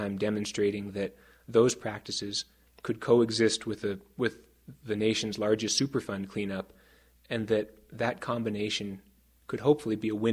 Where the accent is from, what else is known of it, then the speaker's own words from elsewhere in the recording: Seattle, Washington, United States; Well, I was born and raised in the urban heart of Seattle.